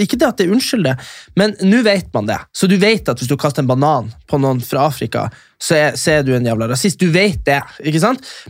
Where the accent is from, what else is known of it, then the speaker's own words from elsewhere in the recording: Nordland, Norway; Fauske til Narvik, det der jeg er ifra.